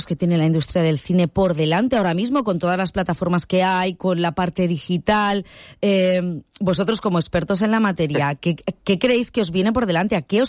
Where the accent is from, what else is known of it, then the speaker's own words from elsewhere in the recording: Valencian Community, Spain; los que somos de aquí, de La Terreta